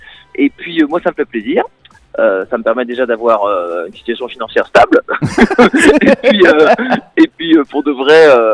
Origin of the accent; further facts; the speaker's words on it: Pabu, Brittany, France; j'ai toujours affirmé à fond que j'étais de Pabu, de Guingamp également